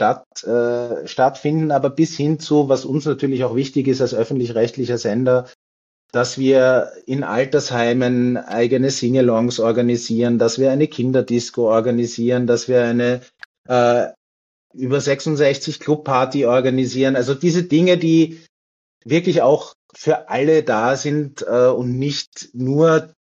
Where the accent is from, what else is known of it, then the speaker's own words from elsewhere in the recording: Austria; wir planen auch am Feiertag, der ja in der Woche ist bei uns in Österreich